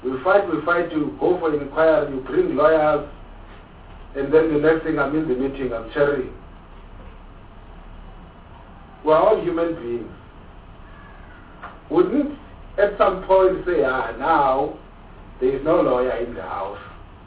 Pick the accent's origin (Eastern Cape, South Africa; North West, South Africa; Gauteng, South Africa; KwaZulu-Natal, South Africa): Eastern Cape, South Africa; born there; I was born in the Eastern Cape.